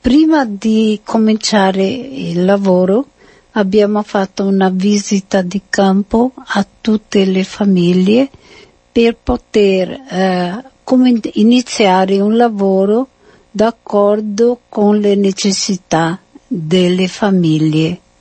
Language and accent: Italian; Treviso, Veneto, Italy; now in Brazil; sono di Treviso, sono 60 anni che sono in missione in Brasile.